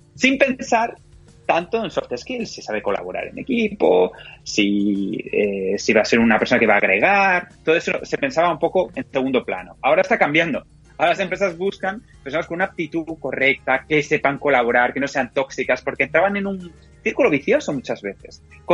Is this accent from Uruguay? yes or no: no; Madrid, Community of Madrid, Spain; also born or lived in London; Estaba en Dublín, en Irlanda, y vine, y es donde estoy los últimos 4 horas y media, pero bueno, como habréis notado fácilmente, soy español de Madrid, exacto.